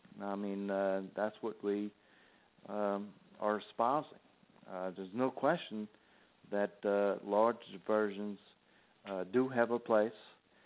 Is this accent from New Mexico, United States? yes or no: no; Port Sulphur, Louisiana, United States; the place I grew up in Port Sulphur, was built by Freeport Sulphur Company in 1922 with a dredge and a pipe. It was marsh, and they filled it and raised it